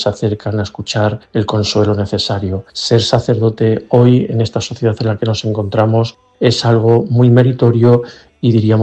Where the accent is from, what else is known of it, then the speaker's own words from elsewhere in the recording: Almadén, Castilla-La Mancha, Spain; soy natural de Almadén.